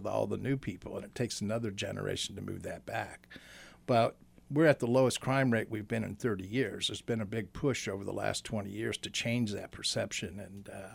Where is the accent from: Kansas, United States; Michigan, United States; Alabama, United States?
Kansas, United States; Kansas City; also born or lived in Mission; I grew up in Wyandotte County. I grew up on Quindaro, and my family moved to Johnson County to Mission, Kansas in the 60s.